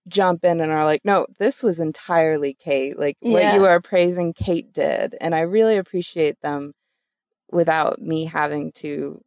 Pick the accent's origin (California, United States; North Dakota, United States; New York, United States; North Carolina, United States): North Carolina, United States; Chapel Hill; Because I grew up in Chapel Hill and I've seen it expand